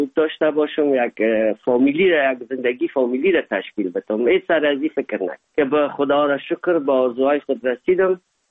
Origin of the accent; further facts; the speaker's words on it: Afghanistan; now in Germany; دوری یک از افغانستان بر آمدیم تا آلمان رسیدیم